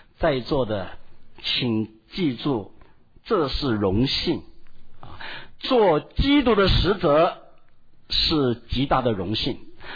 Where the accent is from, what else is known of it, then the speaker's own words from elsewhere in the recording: China; 我实在想到我们中国人肯真正奉差遣做宣教士的真的不多啊。